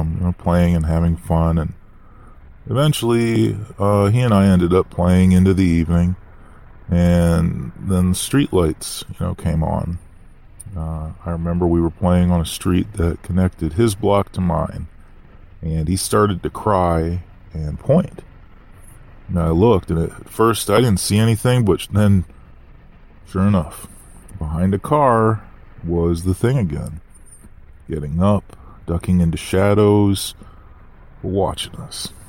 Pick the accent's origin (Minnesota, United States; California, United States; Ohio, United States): California, United States; I grew up in Northern California. I had a 70s childhood. Our neighborhoods were pretty free and full of kids.